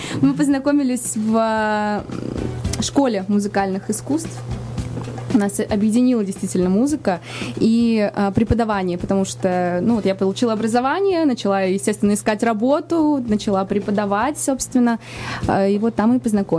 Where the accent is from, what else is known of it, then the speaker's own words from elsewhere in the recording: Izhevsk, Udmurtia, Russia; now in Moscow, Russia; родом я из Ижевска, это столица Удмуртской республики, вот, там я родилась, там я выросла, потом поняла, что хочу быть певицей, и поехала учиться в Москву